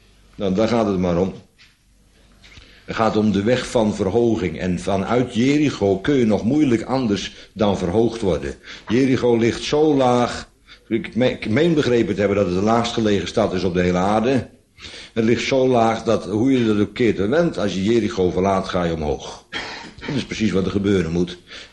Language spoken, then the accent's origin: Dutch; Bodegraven, South Holland, Netherlands; born there; Ik ben geboren in Bodegraven.